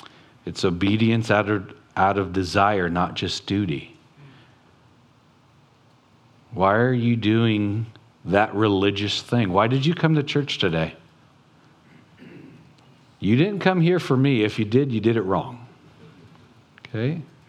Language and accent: English; California, United States; born there; also born or lived in Oregon; I came from Oregon, which was true. I was born in California. We stopped in Oregon and then we went over.